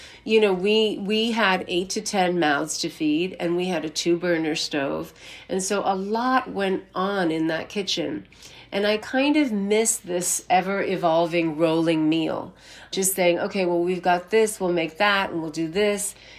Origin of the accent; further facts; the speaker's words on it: South India, India; especially we are from South India, and South India tends to be a little bit more conservative than, say, you know, cities like Delhi.